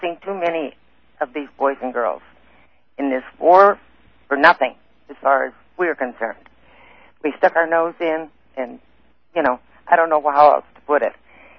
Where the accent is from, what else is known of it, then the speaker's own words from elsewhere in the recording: Florida, United States; I'm actually from Florida, but I'm up here for a funeral.